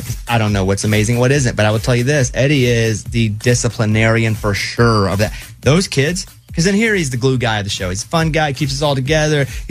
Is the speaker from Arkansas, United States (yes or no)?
yes; Arkansas, United States; I grew up in Arkansas, so I had to learn. This is what we did.